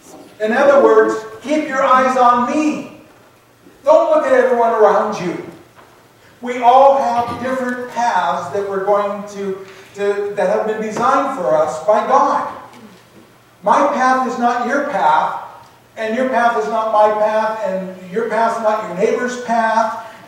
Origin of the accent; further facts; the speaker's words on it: Oregon, United States; I grew up in Western Oregon, in the Willamette Valley, where fishing is great, and you're 45 minutes from the ocean